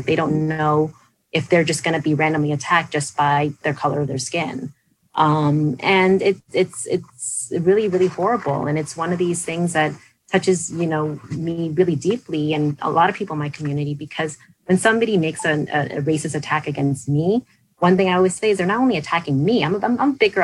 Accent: New York, United States; And, you know, growing up in New York, same thing.

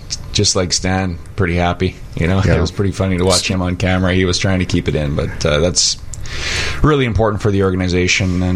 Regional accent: Calgary, Alberta, Canada; now in Chicago, United States; my hometown area is Calgary, so you follow the team

